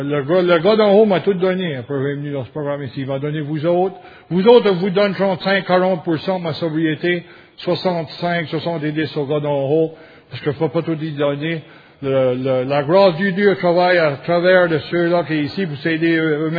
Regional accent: New Brunswick, Canada; Douzaine d'Acadiens ici. Je viens du Nouveau-Brunswick

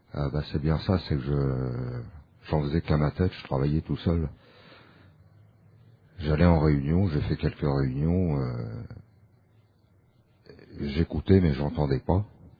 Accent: Paris, Île-de-France, France; je viens de Paris

